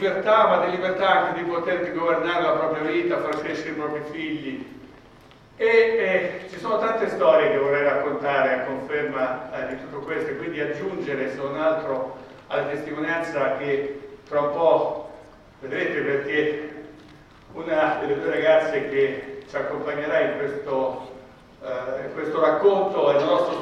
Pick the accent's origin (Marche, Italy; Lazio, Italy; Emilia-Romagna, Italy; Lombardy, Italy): Marche, Italy; Loreto; born there; Invece dico che sono nato a Loreto, tutti riescono a capire dove mi trovo